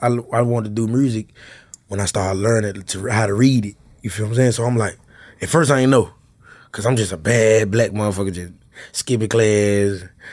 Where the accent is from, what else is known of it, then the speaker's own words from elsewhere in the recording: Memphis, Tennessee, United States; now Memphis showed me a lot, but, you know, I'm from Frazier.